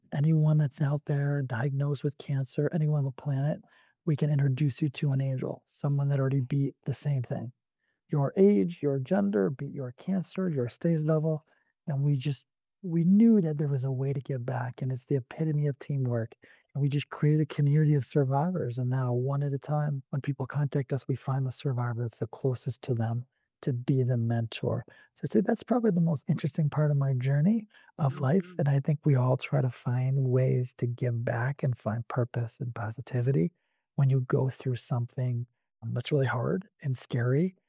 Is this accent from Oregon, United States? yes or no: no; Michigan, United States; also born or lived in Chicago; now in New York City, United States; I live in New York City. I used to live in Chicago for about 15 years. And before that, I'm from Michigan.